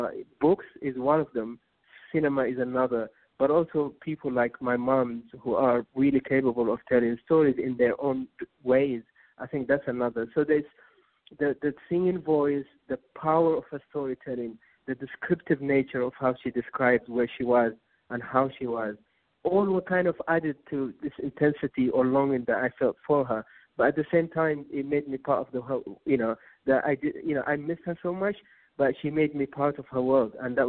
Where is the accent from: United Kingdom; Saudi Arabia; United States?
Saudi Arabia; So I've had a kind of a different education to a lot of young boys and girls growing up in Saudi Arabia.